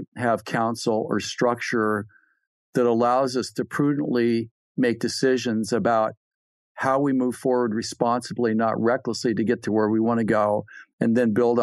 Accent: California, United States; I'm from California, and you know, Germany's a little bit cold in September

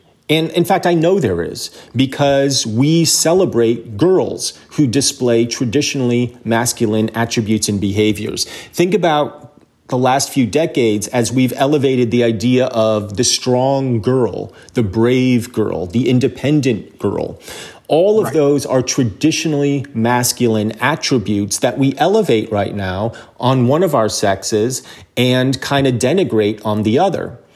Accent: New Jersey, United States; born or raised there

